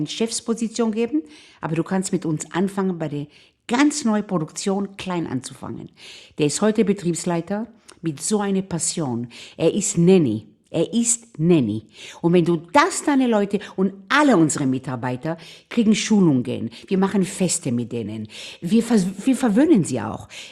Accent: Israel; ich bin in Israel aufgewachsen. Wir sind Wüstenkinder. Man nennt uns auch Sabres.

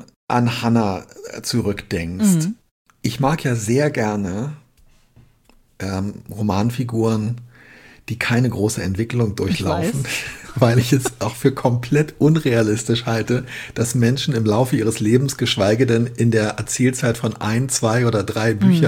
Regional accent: West Germany, Germany

